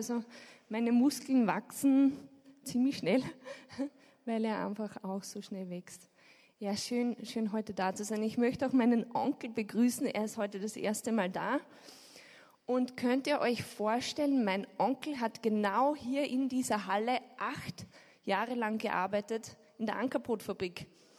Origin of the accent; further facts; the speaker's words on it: Upper Austria, Austria; ich komme aus Oberösterreich